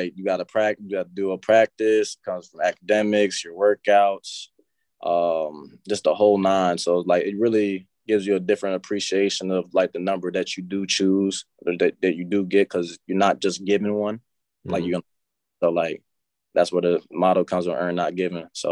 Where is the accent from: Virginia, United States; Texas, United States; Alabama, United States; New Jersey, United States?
Virginia, United States; Towson; So like, just from the family aspect, I came from Towson, Virginia, it was the same.